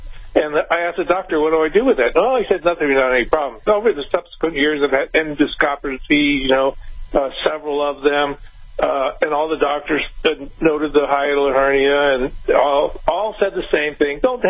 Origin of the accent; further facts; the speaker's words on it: Austin, Texas, United States; Oh, good. I'm actually from Austin.